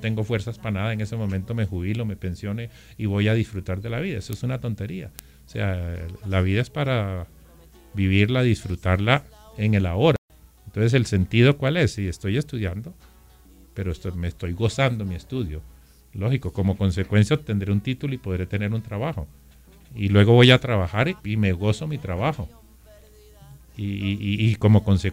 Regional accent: Barranquilla, Atlántico, Colombia; born there; yo nací en Barranquilla y por eso me considero caribe y sé que mi espíritu, soy profundamente costeño, aunque no hable como costeño, ni sea corroncho

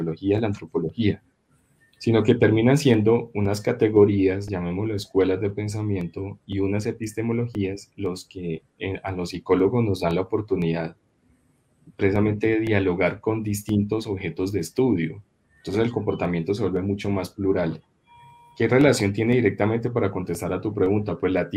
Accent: Colombia; porque realmente aportamos, lo podemos decir como colombianos, una mirada diferencial, ¿no?

